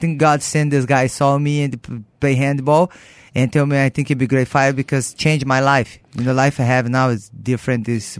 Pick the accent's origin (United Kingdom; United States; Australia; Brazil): Brazil; English is a second language; I grew up in Brazil. I was no rich family